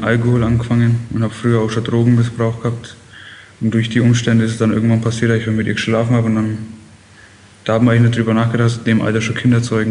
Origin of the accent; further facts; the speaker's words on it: Fürth, Bavaria, Germany; jetzt 18 Jahre alt geworden. Ich habe meinen 18. Geburtstag in der Uhr verbracht. Ich komme aus Fürth, ist in der Nähe von Nürnberg.